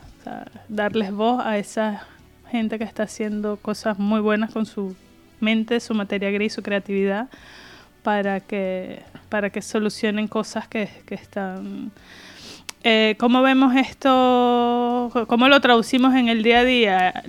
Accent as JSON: {"language": "Spanish", "country": "Venezuela", "moved": "yes", "lives_now": "Valencia, Spain", "said": "Originalmente de Venezuela, igual que Carlos."}